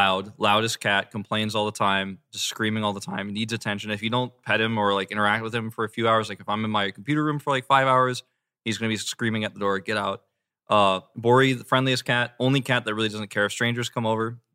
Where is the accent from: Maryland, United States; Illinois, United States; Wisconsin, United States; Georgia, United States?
Georgia, United States; Atlanta; I'm from Atlanta.